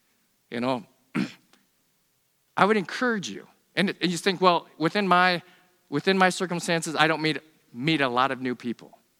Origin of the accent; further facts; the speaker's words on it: New York, United States; also born or lived in South Korea; I was born in South Korea. And as I mentioned before, I grew up in upstate New York. There's a lot of Italians, so I learned to talk with my hands.